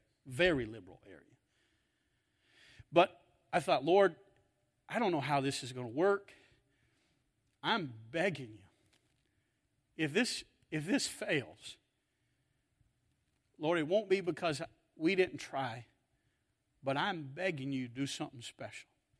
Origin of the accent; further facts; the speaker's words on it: Kentucky, United States; moved away; I'm from Kentucky, moving up there, and I was insecure.